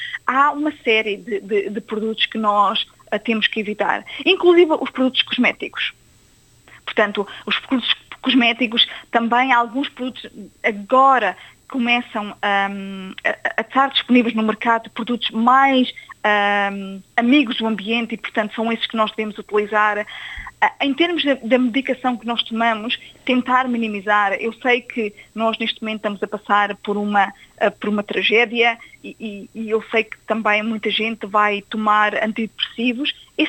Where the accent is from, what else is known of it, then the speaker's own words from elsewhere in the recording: Portugal; now in Australia; Eu sou portuguesa, sou de Portugal